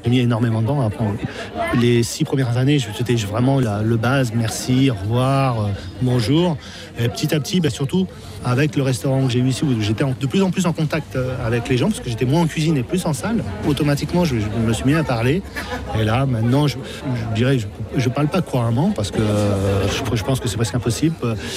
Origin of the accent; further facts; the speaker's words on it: France; now in Czech Republic; si comme moi, je suis français et je suis dans le restaurant